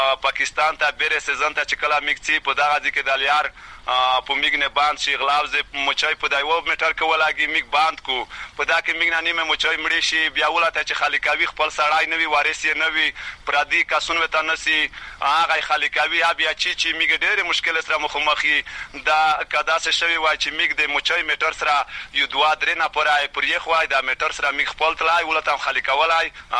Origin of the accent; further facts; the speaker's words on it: Khost, Afghanistan; زه خپل د خوس ولایت د تڼۍ ولسوالۍ د متک کلی اوسیدونکی